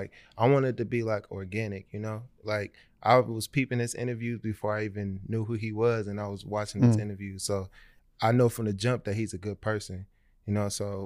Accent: Oakland, California, United States; I'm from the Bay Area, so Oakland. It's like a small area.

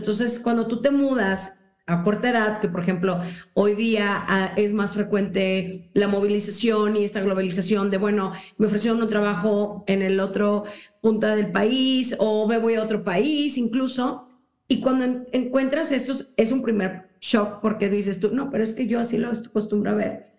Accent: Monterrey, Nuevo León, Mexico; born there; yo nací en Monterrey, en mi caso, crecí en tal zona

